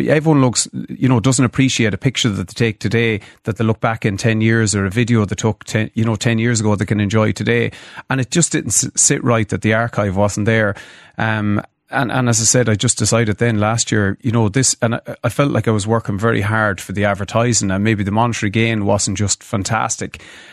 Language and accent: English; County Mayo, Ireland; get a job in the west of Ireland. I'm from Mayo.